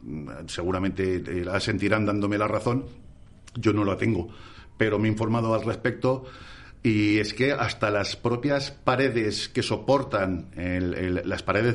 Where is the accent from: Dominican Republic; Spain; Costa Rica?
Spain; Ávila, Castile and León; somos sí, de Ávila.